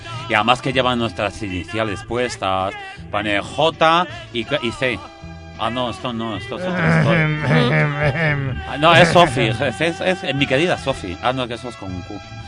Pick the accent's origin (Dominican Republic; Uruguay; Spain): Spain; Basque Country; Si es que yo soy muy calurosa, no, mujer, ya es que soy vasca y así.